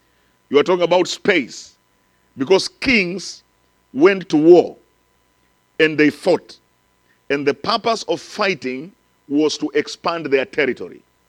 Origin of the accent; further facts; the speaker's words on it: Kenya; English is a second language; I am from Africa, but because English is a language I study in school. It is not my primary language. So I have to work through languages. I have my mother tongue, which is my tribe, because in Kenya, I am a Luhya. I'm not just a Kenyan.